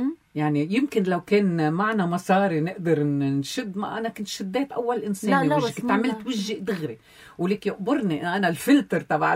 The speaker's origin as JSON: {"language": "Arabic", "country": "Lebanon", "said": "احنا من لبنان"}